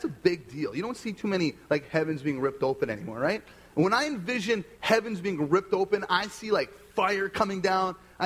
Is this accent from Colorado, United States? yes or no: no; Carlton, Minnesota, United States; also born or lived in Duluth; growing up in the Duluth area, I grew up in Carlton, would be in Duluth a lot.